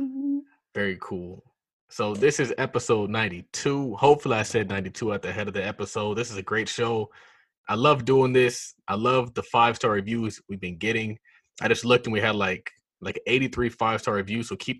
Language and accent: English; Nigeria; So yeah, I'm Nigerian.